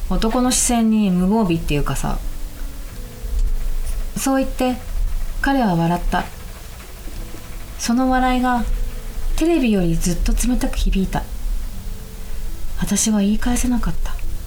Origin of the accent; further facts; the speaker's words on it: Shonan, Kanagawa, Japan; 湘南生まれ育ちではあるので